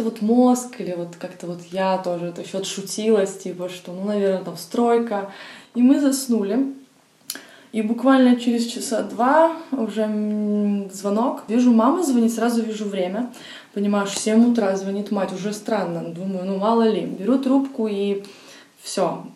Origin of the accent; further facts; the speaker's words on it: Odesa, Odesa Oblast, Ukraine; also born or lived in Syria; Всю жизнь проживаю в Одессе, но родом я из Сирии.